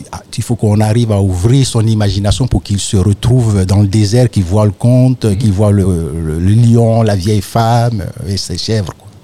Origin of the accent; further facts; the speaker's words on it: Gagnoa, Gôh-Djiboua, Côte d’Ivoire; accent: Ivorian; Je lui dis, ouais, ça, j'ai un vrai accent ivoirien. Elle me dit, ah, tu viens d'où ? Je lui dis, je viens de Gagnois.